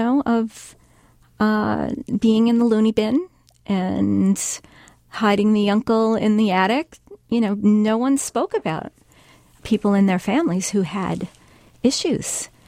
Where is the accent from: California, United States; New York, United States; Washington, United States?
New York, United States; I grew up in New York and working in the city.